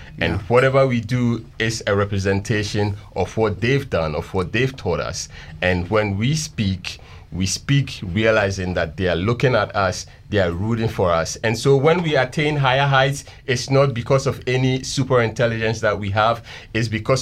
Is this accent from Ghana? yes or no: yes; Ghana; now in United States; I grew up in Ghana, yes.